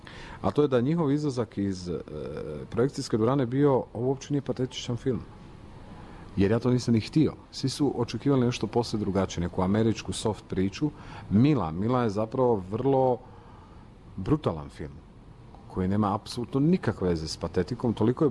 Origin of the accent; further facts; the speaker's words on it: Pula, Istria County, Croatia; Najgore je bilo u mom rodnom gradu, u Puli.